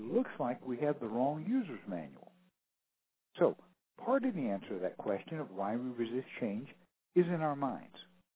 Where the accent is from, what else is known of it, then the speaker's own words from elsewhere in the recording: Houston, Texas, United States; I'm from Houston, home of Enron, home of Stanford.